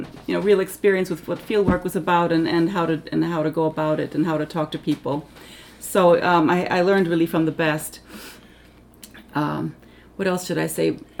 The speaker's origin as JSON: {"language": "English", "town": "Market Harborough", "region": "East Midlands", "country": "United Kingdom", "tie": "born there", "said": "I was born in England, actually, in Market Harborough in Leicestershire."}